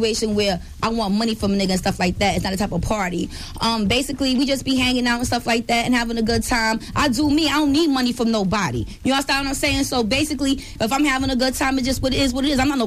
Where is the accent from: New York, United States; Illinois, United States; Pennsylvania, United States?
New York, United States; Brooklyn; I'm from Bed-Stuy, Brooklyn, and I was born in Kings County Hospital. So Brooklyn stand up. I'm from the same place Zab from.